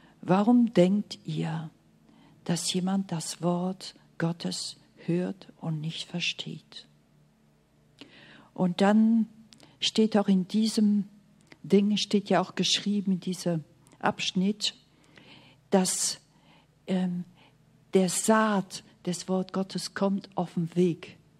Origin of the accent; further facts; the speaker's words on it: Belgium; Ich bin ja Belgierin, Steak, Pommes frites, direkt von Anfang an.